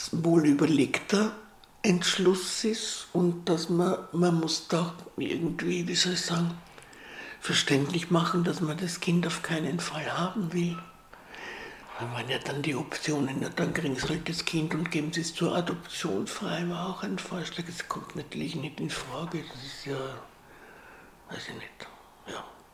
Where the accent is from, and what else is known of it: Vienna, Austria; born or raised there; also born or lived in Salzburg